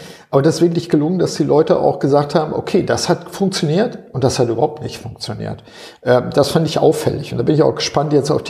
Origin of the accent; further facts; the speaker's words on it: Northern Germany, Germany; sage ich jetzt mal als Norddeutscher